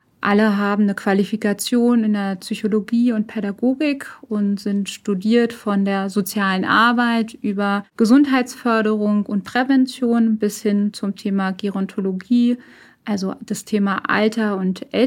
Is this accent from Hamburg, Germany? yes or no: no; Berlin, Germany; Ich komme ursprünglich aus Berlin.